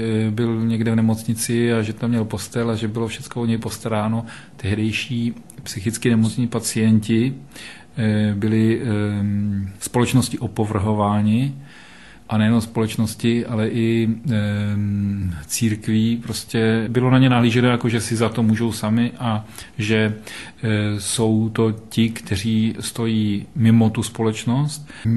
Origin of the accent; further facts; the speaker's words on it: Prague, Czechia; protože pocházím z Prahy